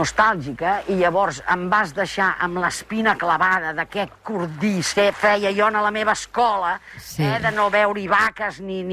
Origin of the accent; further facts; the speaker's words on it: L'Hospitalet de Llobregat, Catalonia, Spain; ja que tu recordes que sóc del Bronx, Hospitalet i d'això